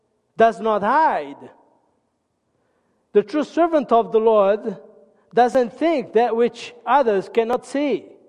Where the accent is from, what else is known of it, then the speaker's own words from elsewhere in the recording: Italy; I come from Italy, if you haven't gathered that yet.